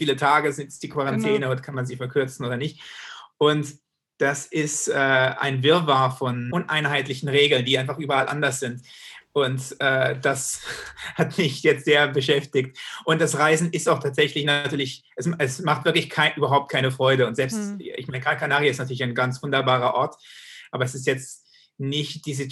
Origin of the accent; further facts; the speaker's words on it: Germany; also born or lived in United States; dass ich ja viele Jahre in Amerika immer der deutsche Geiger war, der dort auftrat